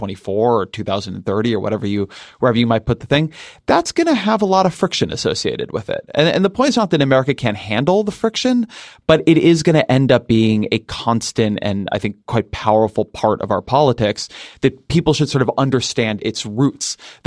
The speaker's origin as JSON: {"language": "English", "region": "California", "country": "United States", "said": "I'm a Californian. California is a majority minority state already"}